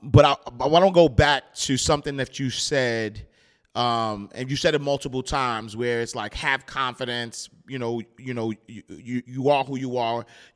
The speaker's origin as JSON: {"language": "English", "region": "New York", "country": "United States", "said": "I'm from New York, so it was a lot of nine means that was coming out."}